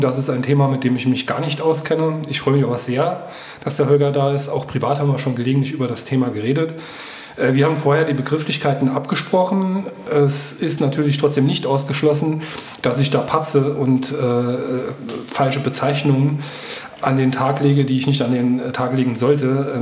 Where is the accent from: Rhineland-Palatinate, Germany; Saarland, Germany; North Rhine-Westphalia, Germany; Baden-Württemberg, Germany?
Saarland, Germany; Homburg; Ich komme auch aus dem Saar-Pfalz-Kreis, aus Homburg-Einöd.